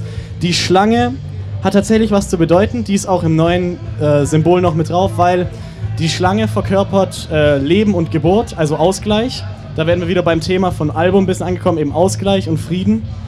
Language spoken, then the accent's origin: German; Reutlingen, Baden-Württemberg, Germany; da, wo ich herkomme, aus Kreis Reutlingen